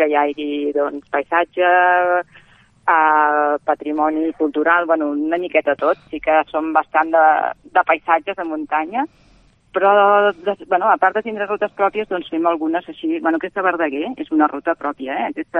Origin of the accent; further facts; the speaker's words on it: Cardona, Catalonia, Spain; jo soc de Cardona i tenim la muntanya de Salt també